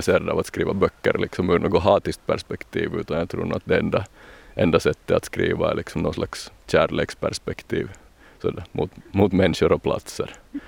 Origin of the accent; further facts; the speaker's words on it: Kokkola, Central Ostrobothnia, Finland; Alltså jag har nog jobbat länge på en bok om just Kokkola som är min hemstad.